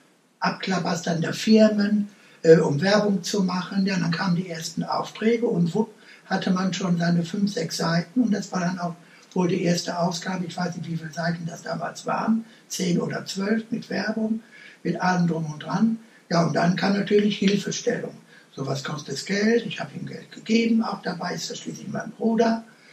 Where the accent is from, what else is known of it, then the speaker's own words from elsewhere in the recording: Schwelm, North Rhine-Westphalia, Germany; also born or lived in Hückeswagen; Schwelmer Jung sind wir, ne? Haben eine Schule besucht in Westfalen-Damm und man ist mit Schwelm verbunden. Hückeswagen auch, weil man da in den Bergen rumgelaufen ist als Kind.